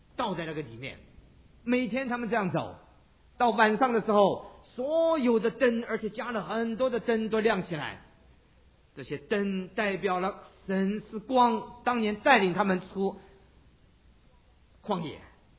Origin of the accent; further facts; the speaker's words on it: China; 的节过的节不像我们中国人的节